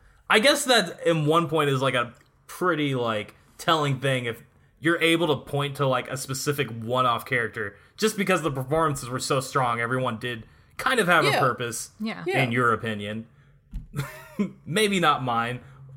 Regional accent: Indiana, United States; And I'm from Indiana.

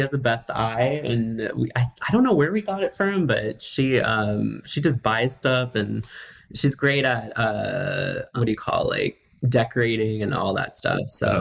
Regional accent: Las Vegas, Nevada, United States; I am actually in my house in Las Vegas, Nevada. I'm born and raised here, and it's hot as hell down here

